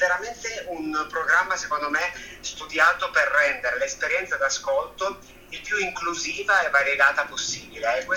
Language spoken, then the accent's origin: Italian; Turin, Piedmont, Italy; io sono nato e cresciuto a Torino